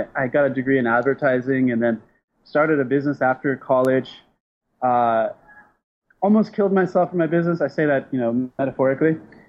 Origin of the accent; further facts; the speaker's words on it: San Diego, California, United States; I'm from San Diego, which is pretty close to Mexico.